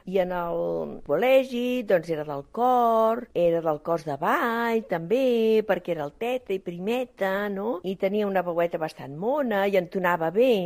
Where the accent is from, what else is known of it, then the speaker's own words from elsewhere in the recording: Barcelona, Catalonia, Spain; born there; vaig néixer a Barcelona el 5 de desembre de 1937, en plena guerra. Tinc 75 anys.